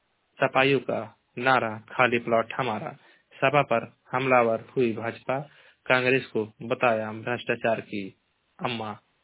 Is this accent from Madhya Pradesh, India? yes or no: no; Maharajganj, Uttar Pradesh, India; मैं जिला महाराजगंज का निवासी हूँ।